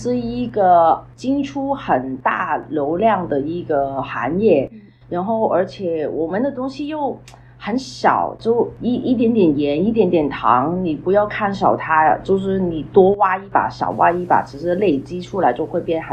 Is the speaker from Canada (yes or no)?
yes; Toronto, Ontario, Canada; 我自己就从小就在多伦多长大